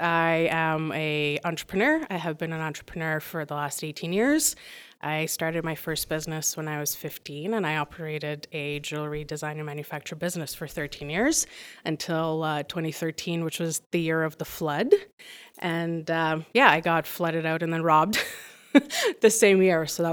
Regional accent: Bucharest, Romania; born there; English is a second language; I was born in Romania.

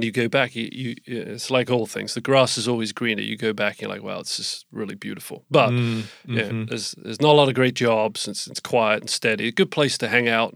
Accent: South West England, United Kingdom; I grew up in a rural part of England called Dorset, which is on the south coast. It's very pretty. Mm-hmm. It's very quiet. It's farmland and coastline.

